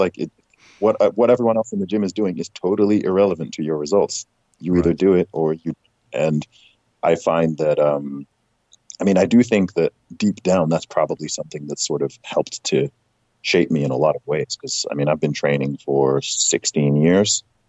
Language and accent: English; Saudi Arabia; accent: American; spent 19 years in Saudi Arabia and had a lot of influence from the US as well, which is why my accent is how it is, because, you know, my teachers, lots of my friends and stuff when I was in Saudi were American.